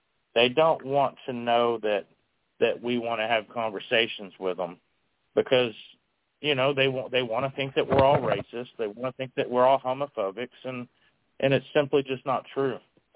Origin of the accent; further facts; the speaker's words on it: Texas, United States; and as a Texan, as an American, leave our Second Amendment alone.